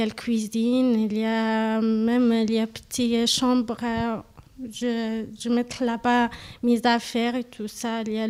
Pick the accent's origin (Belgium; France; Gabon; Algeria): Algeria; Algérienne.